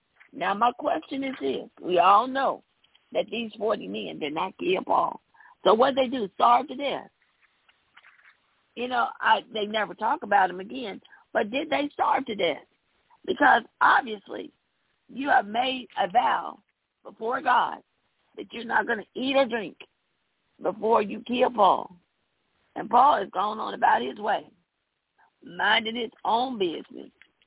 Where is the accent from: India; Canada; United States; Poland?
United States; I'm an American, and I'm one of the people